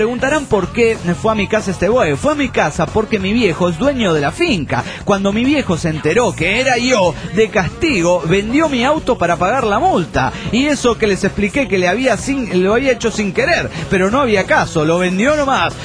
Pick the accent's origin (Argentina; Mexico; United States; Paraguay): Argentina; Tucumán; de Tucumán, Argentina.